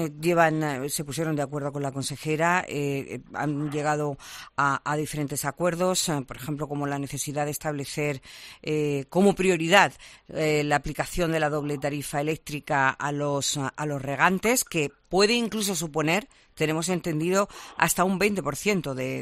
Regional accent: Seville, Andalusia, Spain; como muchos sevillanos nos vamos a la sierra generalmente pues los fines de semana.

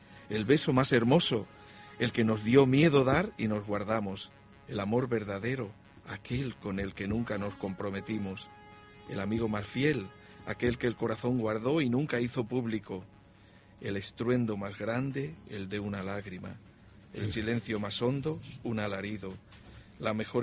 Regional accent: Torre de Don Miguel, Extremadura, Spain; algunos textos que tenía por ahí guardados hablan de mi pueblo, de Torre de Don Miguel

